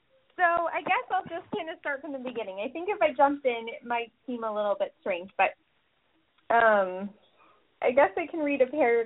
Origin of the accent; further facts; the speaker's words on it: Chicago, Illinois, United States; now in Washington, United States; I know that so I live in Washington. I'm from Chicago, uh-huh.